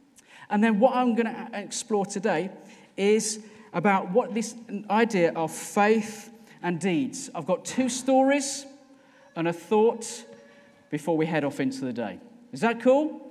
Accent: West Midlands, United Kingdom; I grew up in the West Midlands.

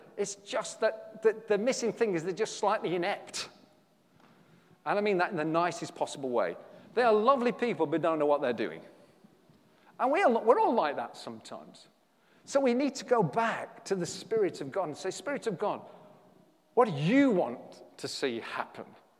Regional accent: England, United Kingdom; We're English. We live in Southwest Sheffield.

